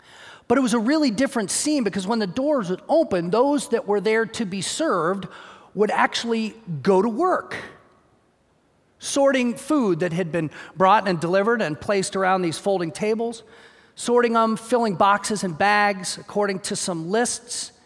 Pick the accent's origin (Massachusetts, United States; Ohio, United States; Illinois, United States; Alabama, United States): Ohio, United States; Columbus; In my hometown of Columbus, Ohio, on the west side of downtown Columbus